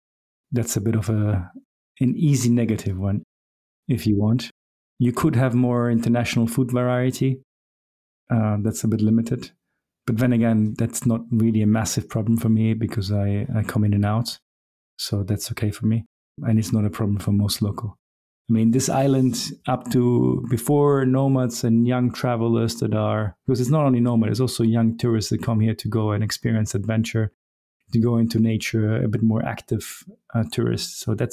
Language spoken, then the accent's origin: English; Germany; now in Portugal; So I grew up in Germany, so I always have the inner German in me.